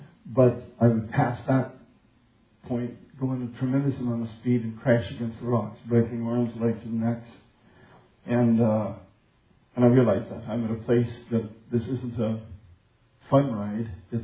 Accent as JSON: {"language": "English", "region": "Colorado", "country": "United States", "tie": "born or raised there", "said": "If not, I grew up in Colorado."}